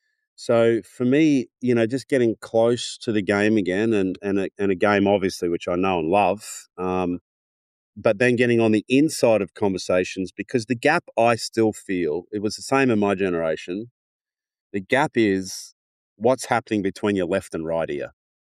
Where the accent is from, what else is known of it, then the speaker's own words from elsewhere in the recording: Queensland, Australia; Now, we grew up in Queensland